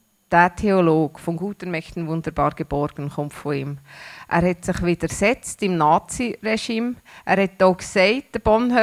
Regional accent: Switzerland; Und jeder Schweizer findet Fehler beim Vorgesetzten. Das haben wir einfach im Blut.

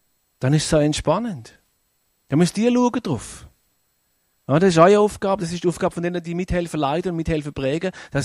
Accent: Germany; Und ich komme aus Deutschland, oder?

